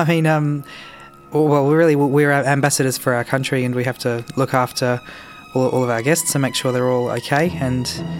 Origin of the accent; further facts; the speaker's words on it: Toowoomba, Queensland, Australia; I play the timpani in the orchestra, and I'm from Toowoomba, Queensland.